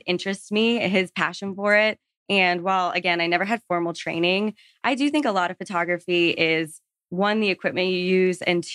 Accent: Florida, United States; now in Atlanta, United States; It was after I graduated and I grew up in Florida and always loved like the South.

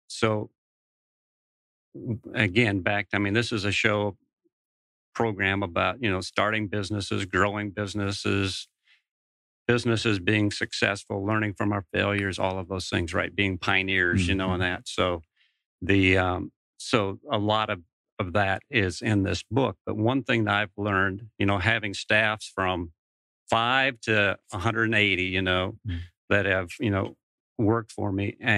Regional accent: Minnesota, United States; I grew up in Minnesota and wish I'd been a rancher in Montana.

